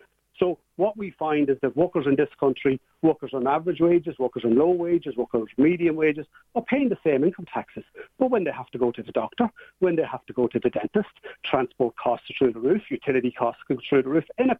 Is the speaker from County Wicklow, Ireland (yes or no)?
no; Dundalk, County Louth, Ireland; I grew up in Dundalk in a working class council housing estate in the 70s and 80s, you know, second youngest of a large family.